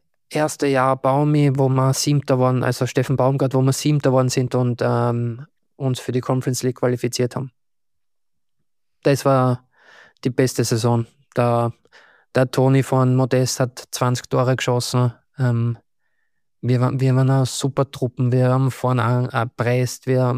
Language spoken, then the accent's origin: German; Graz, Styria, Austria; ich bin ein Grazer